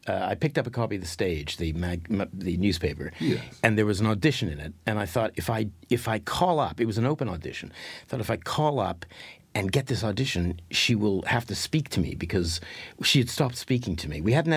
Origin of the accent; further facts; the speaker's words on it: Winnipeg, Manitoba, Canada; I was from Winnipeg, and I was living in London.